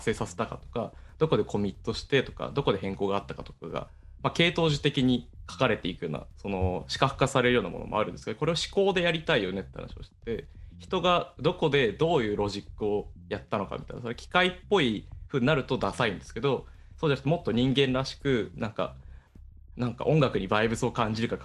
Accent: Niigata, Japan; 僕も新潟出身で結構、まあ、田舎でカルチャーがもうめちゃくちゃ盛ん中心地ではないんで

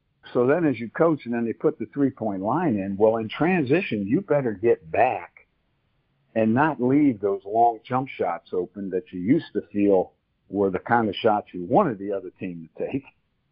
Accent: Chester, Pennsylvania, United States; that's pretty easy to understand if you look at my background growing up in Chester, Pennsylvania

